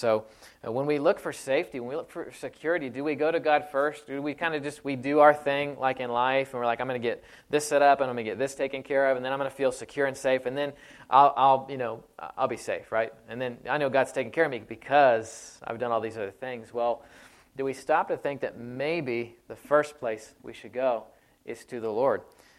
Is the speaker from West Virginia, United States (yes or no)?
no; Dallas, Texas, United States; now in Elba, United States; Christy and I came from the Dallas area, and so we felt a little bit differently there than we would here in Elba in the middle of the night.